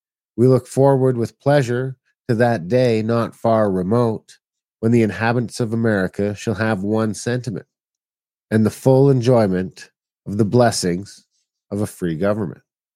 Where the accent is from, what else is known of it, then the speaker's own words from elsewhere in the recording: Ontario, Canada; It's not really my place, and I'm an Ontario boy.